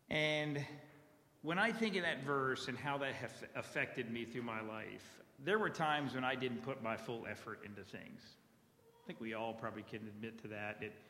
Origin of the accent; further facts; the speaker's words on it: Baltimore, Maryland, United States; And we had a memory verse program at the chapel that I grew up there in Baltimore.